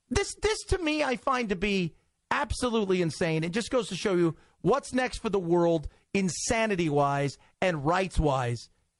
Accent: Ireland; accent: Irish; You don't love me. You love my Irish accent.

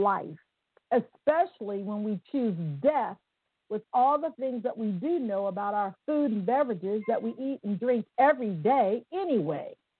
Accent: Midwest, United States; I'm from the Midwest. I ain't no salad chick.

